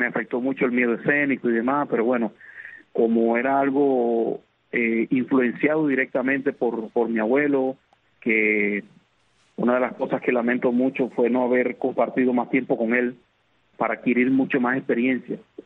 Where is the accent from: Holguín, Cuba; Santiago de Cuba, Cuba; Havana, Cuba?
Holguín, Cuba; Nicaro; also born or lived in Mayarí; soy originario del municipio Mayarí, provincia de Holguín. Me crié en la localidad de Levita, Nicaro, conocida principalmente por la fabricación de níquel.